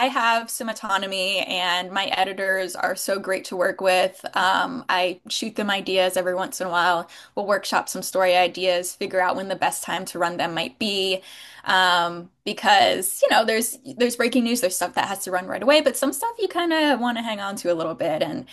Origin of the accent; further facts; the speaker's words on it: Pennsylvania, United States; So I'm from Pennsylvania, eastern part of the state, but I did go to college at Robert Morris University in Pittsburgh.